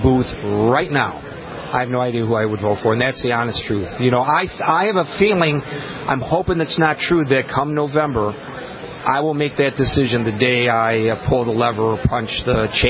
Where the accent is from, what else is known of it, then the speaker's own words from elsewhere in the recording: Michigan, United States; I'm from Michigan, and I was unaware that he had done those things.